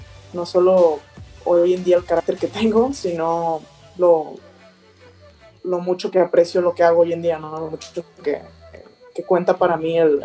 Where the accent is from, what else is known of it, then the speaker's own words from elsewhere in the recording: Guadalajara, Jalisco, Mexico; Sí, yo soy de Guadalajara